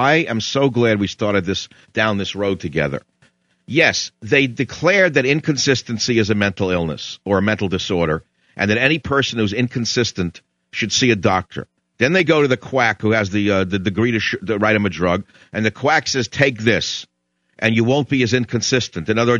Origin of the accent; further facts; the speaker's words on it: United States; born there; I mean, I'm born in America, but I'm not a Native American in the sense of descended from people of India